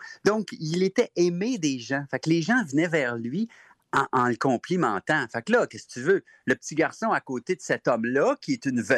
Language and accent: French; Laval, Quebec, Canada; tout le monde écoutait cette radio-là quand j'étais petit à Ville-Laval.